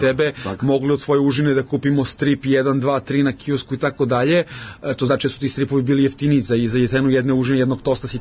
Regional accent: Leskovac, Southern and Eastern Serbia, Serbia; eto i kod nas u Leskovcu naša balkanska smotra najstrip autora, znači imamo u Srbiji

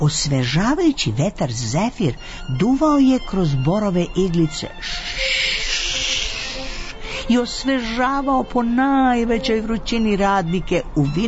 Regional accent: Vršac, Vojvodina, Serbia; born there; Meni ne smeta vetar, jer ja sam rođena ovaj u Vršcu.

